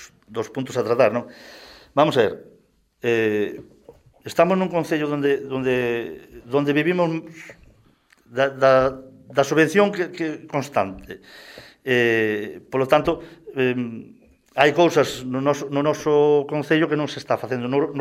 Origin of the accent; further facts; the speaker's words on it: Mazaricos, Galicia, Spain; eu criei-me en Mazaricos, nací na parroquia de San Cosme de Antes, unha parroquia rural, ali vivese da ganadería.